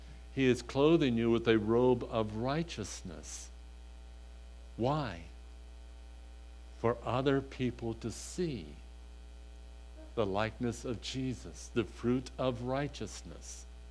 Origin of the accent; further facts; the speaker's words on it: Mahaffey, Pennsylvania, United States; It was my hometown, an old town called Mahaffey, but really I lived in a village called Bethlehem, is where I lived at.